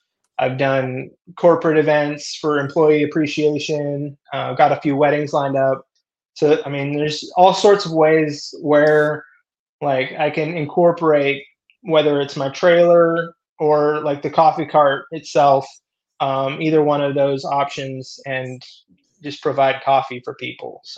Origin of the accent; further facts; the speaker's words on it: Minnesota, United States; also born or lived in Canada; now in Tennessee, United States; I was born in Canada, raised in Minnesota, and then I moved to Tennessee here in about 2015.